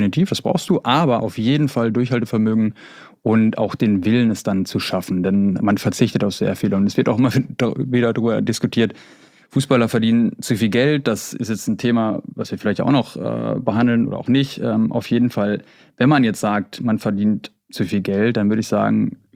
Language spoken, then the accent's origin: German; Bad Oeynhausen, North Rhine-Westphalia, Germany; ich komme aus Bad Oeynhausen in Ostwestfalen, für die, die es nicht wissen, wo Bad Oeynhausen liegt.